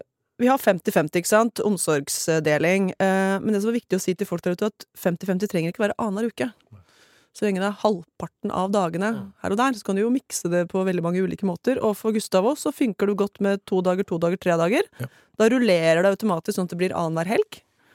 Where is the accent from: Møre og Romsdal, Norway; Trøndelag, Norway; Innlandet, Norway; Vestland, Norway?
Innlandet, Norway; Hamar; Jeg vokste opp på Hamar, nabobyen til Brumunddalen.